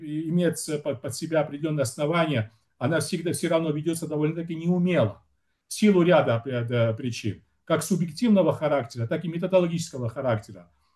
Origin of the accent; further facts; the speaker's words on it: Georgia; это тот вопрос, на который должны ответить по мере возможности не только мы, грузины, но и западная цивилизация в то же время